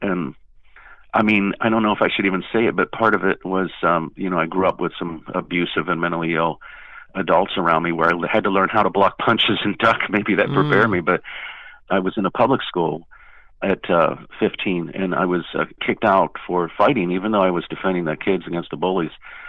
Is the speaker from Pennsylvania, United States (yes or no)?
yes; Pittsburgh, Pennsylvania, United States; Yes, Bruce, I was born and raised in Pittsburgh. I was the oldest of five children.